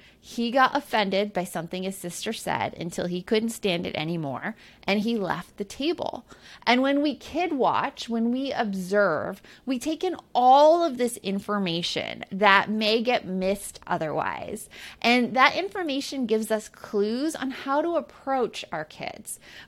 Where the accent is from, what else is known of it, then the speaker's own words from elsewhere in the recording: Tucson, Arizona, United States; For me, growing up in Tucson, Arizona, ours was Channel 9.